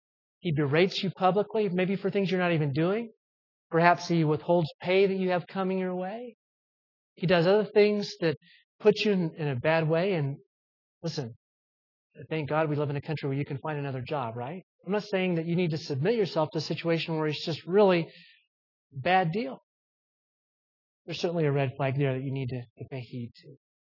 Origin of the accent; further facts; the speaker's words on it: the South, United States; And I grew up in the South, so I know it's a little stilted, okay?